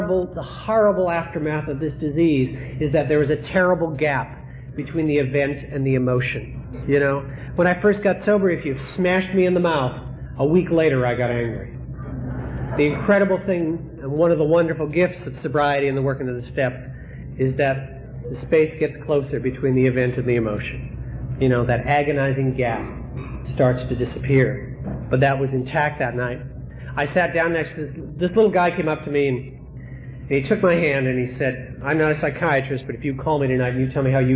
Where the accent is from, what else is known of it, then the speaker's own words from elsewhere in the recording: Manhattan, New York, United States; Bonnie and I are from New York. We're from Manhattan.